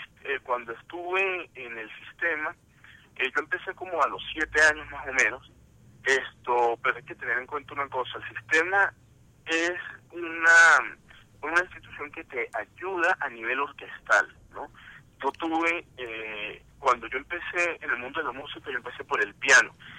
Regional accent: Venezuela; moved away as an adult; also born or lived in Cambridge / Wales; now in United States; yo no me vine directamente de Venezuela a Bard. Yo me vine cuando yo salí de high school en Venezuela. Yo salí a Cambridge, en Inglaterra, y estuve un año allá, y después de ahí me fui a Gales por 2 años más.

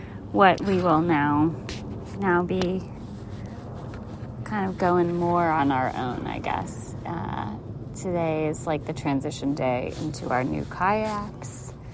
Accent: New York, United States; I'm from New York and Rachel's from Atlanta or from Macon in Georgia.

